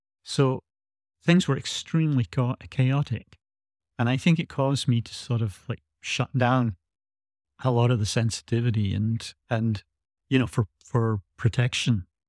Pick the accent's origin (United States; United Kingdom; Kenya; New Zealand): United Kingdom; Scotland; I grew up in Scotland.